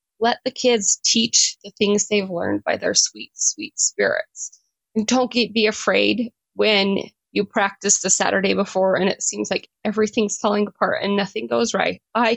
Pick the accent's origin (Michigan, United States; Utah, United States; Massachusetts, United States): Utah, United States; West Valley City; I'm from West Valley City, Utah.